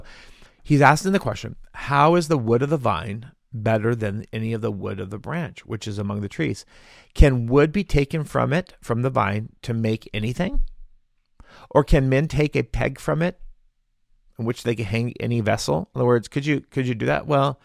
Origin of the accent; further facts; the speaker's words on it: Washington, United States; Now, I was raised in the Yakima Valley. We had some vineyards on our farm